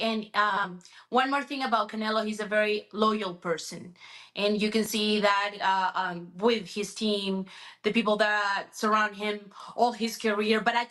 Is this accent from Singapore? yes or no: no; Venezuela; I'm like, well, but you know, I'm from Venezuela like you are.